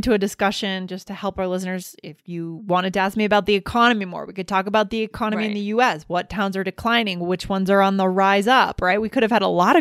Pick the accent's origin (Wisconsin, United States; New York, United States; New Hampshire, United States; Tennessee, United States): New Hampshire, United States; Keene; My hometown, Keene, New Hampshire, is known, it's supposed to have the widest main street in America